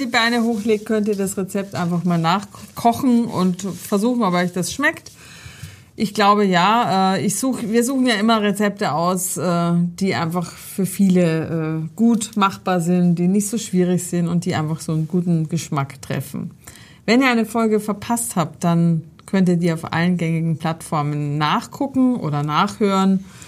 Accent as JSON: {"language": "German", "country": "Austria", "tie": "born or raised there", "said": "Also ich bin in Österreich aufgewachsen"}